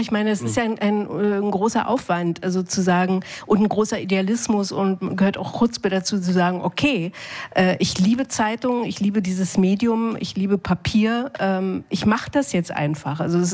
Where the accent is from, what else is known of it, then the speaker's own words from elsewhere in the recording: East Germany, Germany; Nee, also ich bin im Osten aufgewachsen.